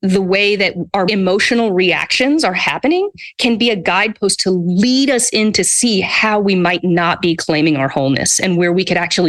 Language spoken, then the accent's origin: English; United States; So growing up in the United States as a woman, right, for example, and someone with white skin